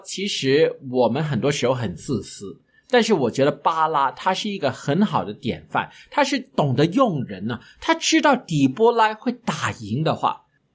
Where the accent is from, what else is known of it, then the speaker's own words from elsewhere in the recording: Guangdong, China; 就是我们广东人说的